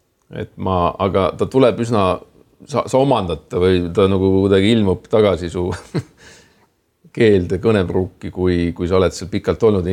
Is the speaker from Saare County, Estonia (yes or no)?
yes; Saare County, Estonia; me oleme ühelt saarelt pärit.